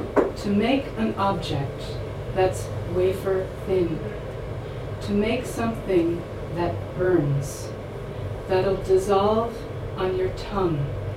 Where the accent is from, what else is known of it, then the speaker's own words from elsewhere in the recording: Paterson, New Jersey, United States; I'm from New Jersey, as you can hear in my voice. Yay!